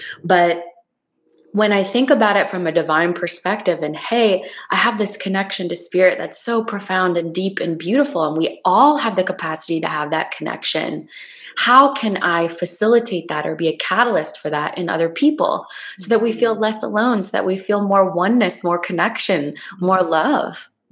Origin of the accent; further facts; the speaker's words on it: Iowa, United States; I grew up in Iowa. I grew up in a town, but I went to school 20 minutes away, so none of my friends were nearby.